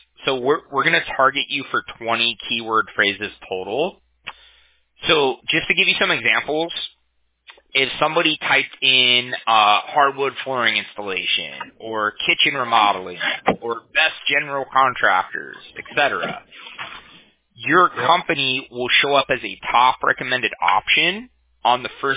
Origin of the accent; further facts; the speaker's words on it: Huntington Beach, California, United States; I'm from Huntington Beach. Okay. It's like the next city over.